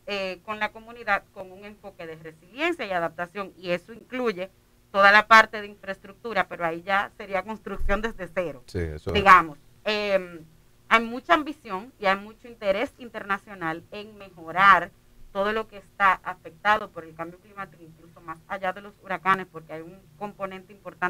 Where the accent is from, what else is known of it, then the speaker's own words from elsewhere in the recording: Dominican Republic; cuando digo nuestro me refiero a yo como ciudadana dominicana